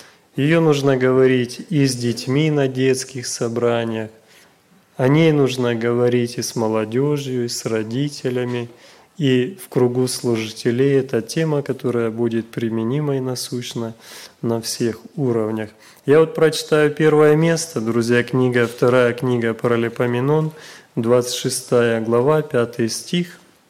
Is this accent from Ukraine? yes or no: yes; Ukraine; Мы с Украины, вот с братом